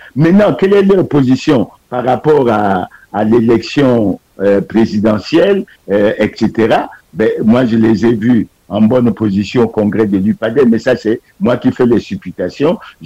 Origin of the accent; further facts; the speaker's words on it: Republic of the Congo; Je suis des Congolais qui pensent que le président Denis Sassou Nguesso et le Parti Congolais du Travail ont lamentablement échoué.